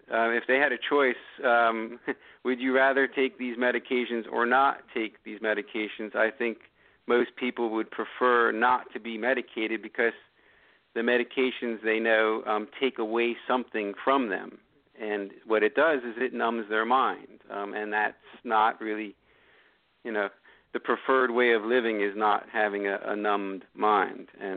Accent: New York, United States; I had a pretty typical American life up until about a year and a half ago. I grew up in New York, and then I went off to college and then to medical school

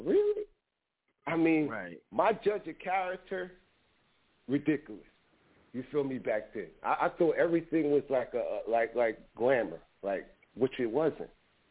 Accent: New Jersey, United States; He was from Virginia. I'm from New Jersey.

